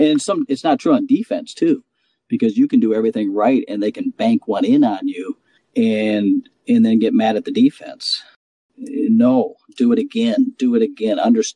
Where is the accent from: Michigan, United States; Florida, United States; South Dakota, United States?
South Dakota, United States; I grew up in South Dakota, and he'd be out there practicing in the winter.